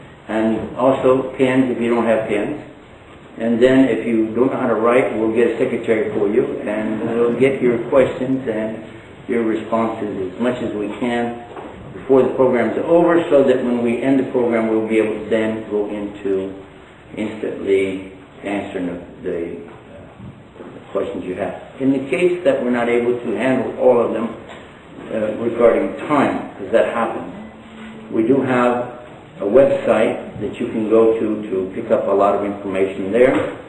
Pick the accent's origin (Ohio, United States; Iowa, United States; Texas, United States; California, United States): Texas, United States; because my native language, of course, is I'm from Texas. So I'll be translating from Texas to English.